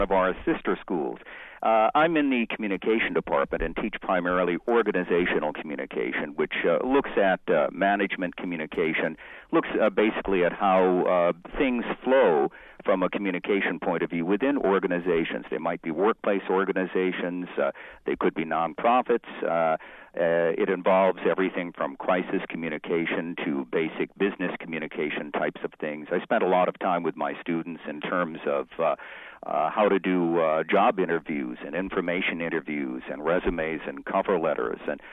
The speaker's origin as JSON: {"language": "English", "town": "New Bedford", "region": "Massachusetts", "country": "United States", "tie": "born or raised there", "said": "Yes, and they're actually from my hometown, although there are so many … back in New Bedford, Massachusetts, that we weren't related."}